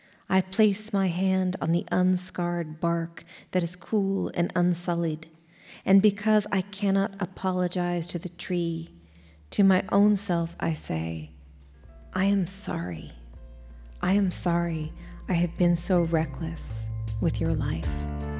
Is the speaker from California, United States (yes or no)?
yes; Sonoma, California, United States; And I'm from Sonoma, California, originally, and I spend a lot of time there still.